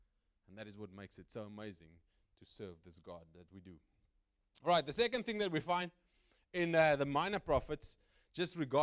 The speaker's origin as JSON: {"language": "English", "country": "South Africa", "said": "you can just look at us as a South African society. I love South Africa. It's a wonderful country."}